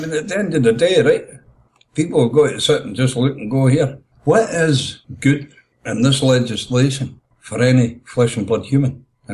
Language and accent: English; Scotland, United Kingdom; Now, I'm a Scotsman. I'm my own man, right?